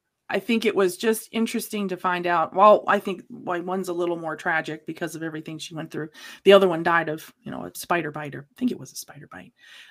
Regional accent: Wisconsin, United States; I'm from Wisconsin, so I know what a Youper is.

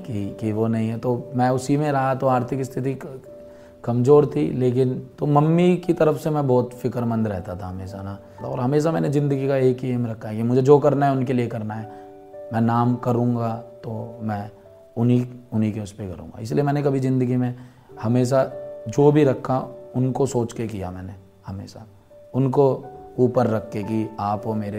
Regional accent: Delhi, India; also born or lived in Bulandshahr; फिर बुलंदशहर के बाद दिल्ली में मेरी हुआ स्कूलिंग, मैंने दिल्ली से की, कॉलेज मैंने दिल्ली से किया, ग्रेजुएशन वकालत मैंने गाजियाबाद से करी, ग्रेटर नोएडा से मेरी दादी थी।

